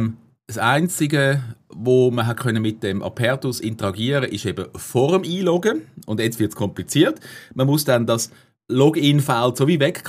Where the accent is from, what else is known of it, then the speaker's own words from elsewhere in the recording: Switzerland; als Schweizer